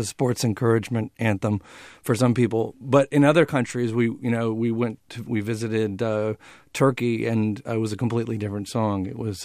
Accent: Berkeley, California, United States; also born or lived in Sacramento; Well, I grew up in Berkeley, and I had to move to Sacramento as a teenager, and I really hated it at first.

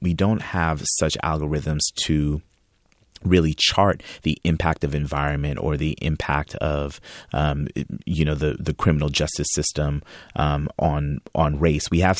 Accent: New York, United States; born there; I was born in 1975 in New York, the same place and the same time that hip hop was born.

